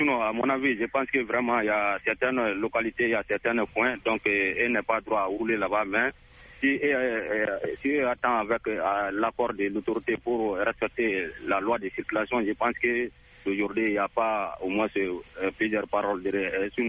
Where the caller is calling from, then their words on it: Soumoukinou, Mali; depuis dans mon village natal à Soumoukinou.